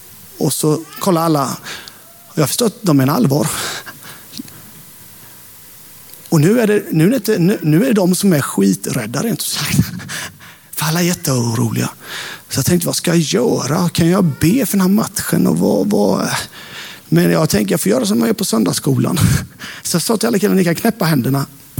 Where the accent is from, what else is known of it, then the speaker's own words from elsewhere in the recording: Sävsjö, Jönköping County, Sweden; jag var den nya från Sävsjö som var troende.